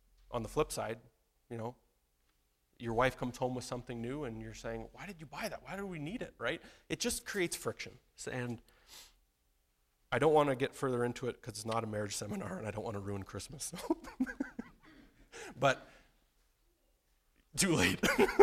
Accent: Canada; So I'm from Canada.

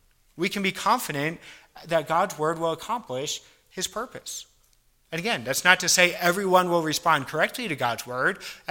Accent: East Coast, United States; I grew up on the East Coast, pretty close to Philadelphia.

